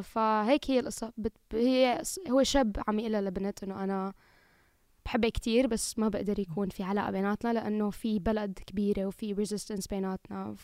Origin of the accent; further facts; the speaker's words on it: United Arab Emirates; بما أنه أنا ربيت بالإمارات فهاد شيء تعلمته